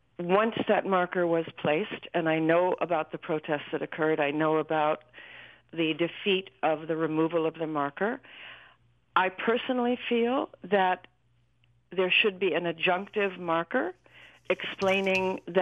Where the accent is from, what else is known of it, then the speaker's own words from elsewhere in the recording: Virginia, United States; You know, I grew up in Virginia, and the war was all around me